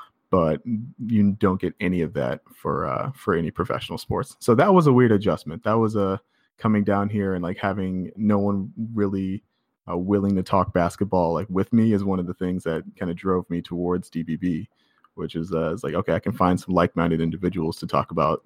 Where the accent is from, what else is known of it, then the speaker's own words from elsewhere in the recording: Redford, Michigan, United States; So I grew up in Redford, which is just north of Dearborn, just west of Detroit. And I went to Detroit Country Day, actually.